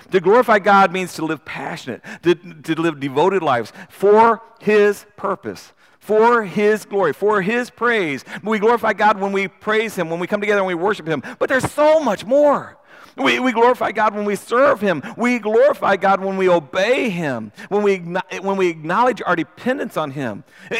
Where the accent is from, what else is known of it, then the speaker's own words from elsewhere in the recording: United States; Because ultimately, I'm a Christian before I'm an American.